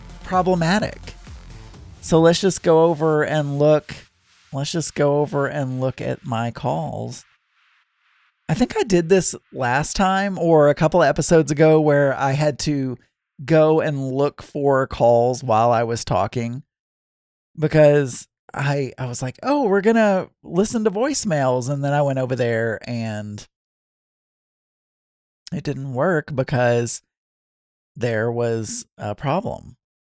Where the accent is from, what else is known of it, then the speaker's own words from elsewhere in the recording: Arkansas, United States; accent: Arkansas; Maybe it is my Arkansas accent and it is just an accent thing.